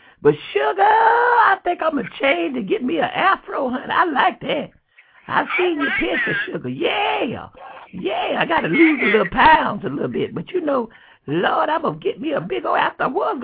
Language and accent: English; Florida, United States; Now, you know I'm from Florida.